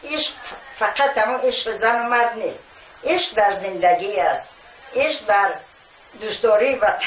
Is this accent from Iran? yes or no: no; Tajikistan; و من از این فخر میکردم که من تاجیکم